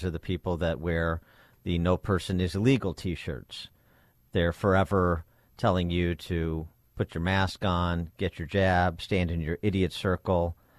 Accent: Wheaton, Illinois, United States; And it was when I was growing up in Wheaton.

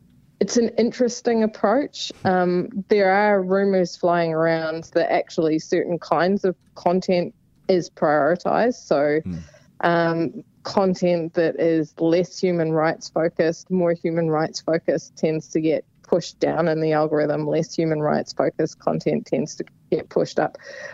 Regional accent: New Zealand; it's my view as a New Zealander

